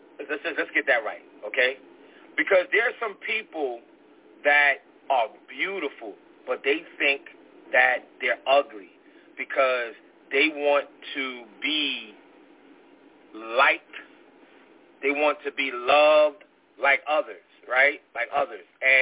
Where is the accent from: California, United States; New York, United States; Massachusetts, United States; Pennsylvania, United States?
New York, United States; Brooklyn; Because let me tell y'all something. I'm from Brooklyn, y'all.